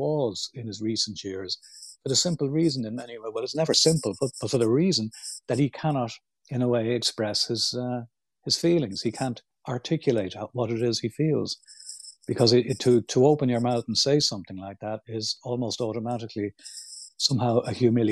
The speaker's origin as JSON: {"language": "English", "country": "Ireland", "tie": "born or raised there"}